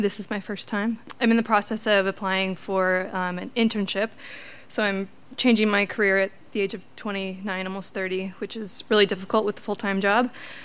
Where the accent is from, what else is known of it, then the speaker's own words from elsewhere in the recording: Wisconsin, United States; A little background, I'm from Wisconsin, typical Midwest family, nothing out of the ordinary.